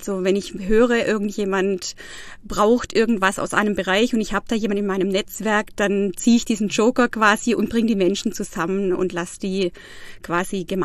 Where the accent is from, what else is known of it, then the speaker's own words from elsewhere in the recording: Baiersbronn, Baden-Württemberg, Germany; now in Freiburg, Germany; ich bin im Nordschwarzwald aufgewachsen, in Baiersbronn, habe da also meine Wurzeln, habe da auch noch meine Familie mehr oder weniger und bin da auch immer wieder gerne, muss ich sagen. Ich lebe jetzt seit 2 Jahren in Freiburg